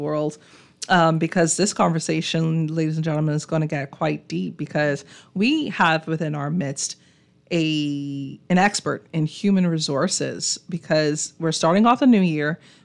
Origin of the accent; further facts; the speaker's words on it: Long Island, Bahamas; because I'm from Long Island, and this is the Farmers Dem.